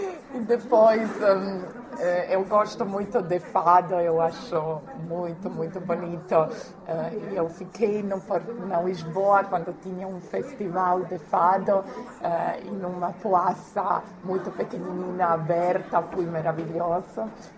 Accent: Croatia; Portuguese is a second language; Porque eu morei no Brasil, mas meu português não é muito bem agora, porque eu morei no Brasil em 2005 e já são vários anos que eu não falo português.

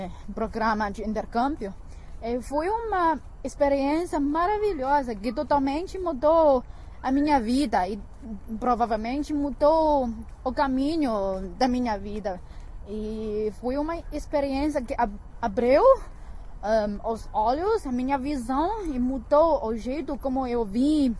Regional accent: Datong, Shanxi, China; born there; Portuguese is a second language; Eu nasci em uma cidade chamada Datong, na província de Shanxi, que fica bem pertinho de Beijing. Eu estudei numa universidade em Beijing, quando eu tinha 18 anos, eu vim cá.

